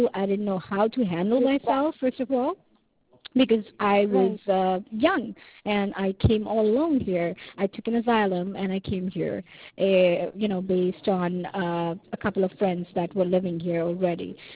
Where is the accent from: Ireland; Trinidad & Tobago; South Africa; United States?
South Africa; I actually come from a third world country as well. I am from South Africa, and I'm a South African Christian.